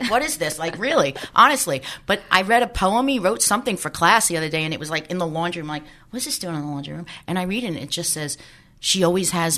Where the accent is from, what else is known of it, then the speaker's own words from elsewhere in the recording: Long Island, New York, United States; I mean, I grew up in New York, clearly. And let's see, Long Island.